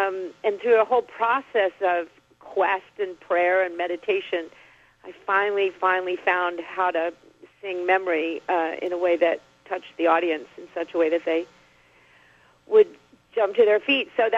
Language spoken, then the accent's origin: English; Fort Worth, Texas, United States; moved away as an adult; now in New York, United States; Well, I'm from Fort Worth, Texas, and I moved to New York when I was 21